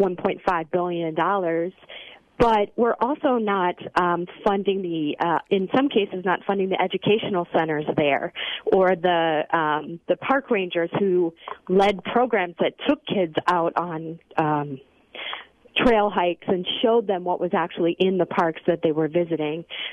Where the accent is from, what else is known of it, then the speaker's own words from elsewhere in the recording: Cottage Grove, United States; I remember, so I grew up in Cottage Grove, and we had a state or a school forest right behind our school.